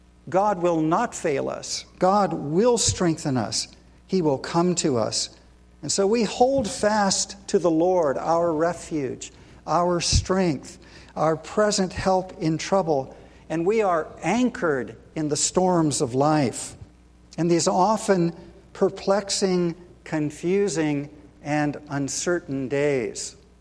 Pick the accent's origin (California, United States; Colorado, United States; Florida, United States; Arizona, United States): California, United States; We're from California. Cappy and I know a little bit about earthquakes